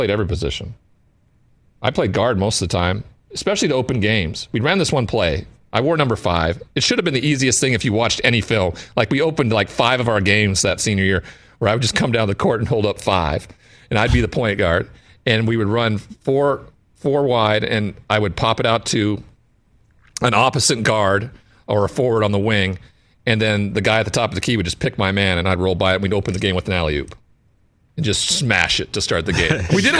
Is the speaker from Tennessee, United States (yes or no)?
no; Great Falls, Montana, United States; and it wasn't welcomed in my hometown of Great Falls. People didn't like it.